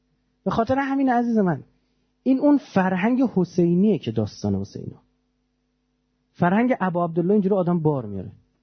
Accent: Iran; هر کاری کردیم آقا ما ایرانیم

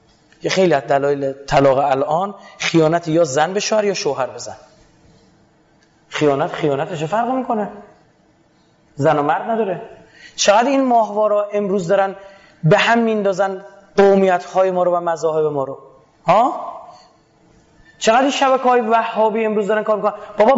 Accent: Iran; به خاطر اینکه میگم بچه ایرانم

